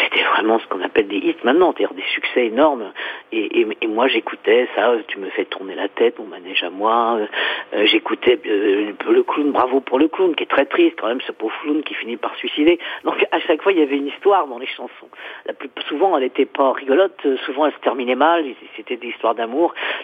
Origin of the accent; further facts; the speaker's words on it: Paris, Île-de-France, France; Je n'habite pas loin de Pigalle. Moi, je suis une Parisienne. Je suis née dans le 9e. J'ai pas beaucoup voyagé, finalement. J'ai habité Belleville. Métro Couronne, j'ai habité avenue Jean Jaurès dans le 19e.